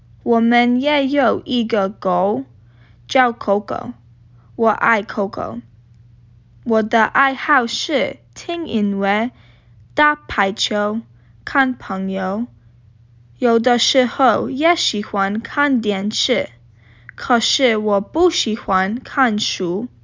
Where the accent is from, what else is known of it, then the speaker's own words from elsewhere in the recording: Poland; Chinese is a second language; 我是波兰人，会说波兰文。我的生日是12月1号，今年19岁。